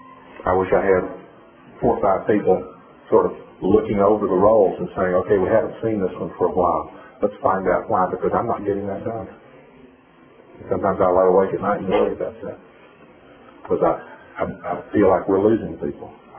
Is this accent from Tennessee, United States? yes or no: yes; Tennessee, United States; I'm from Tennessee. I don't know any better.